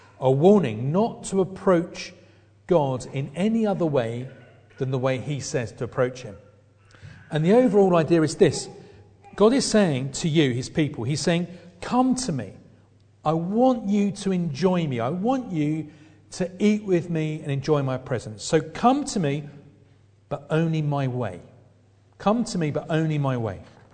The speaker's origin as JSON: {"language": "English", "region": "East of England", "country": "United Kingdom", "said": "I'm from Essex. and I don't think I've got any Levite blood in me."}